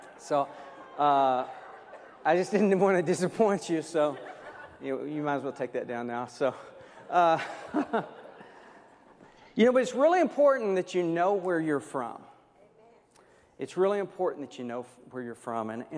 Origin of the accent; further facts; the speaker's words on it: Texas, United States; accent: southern; You may sense a little southern deal. So I'm from Texas.